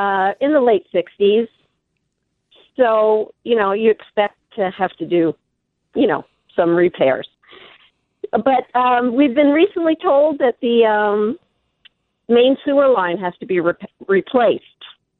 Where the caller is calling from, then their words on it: Sahuarita, Arizona, United States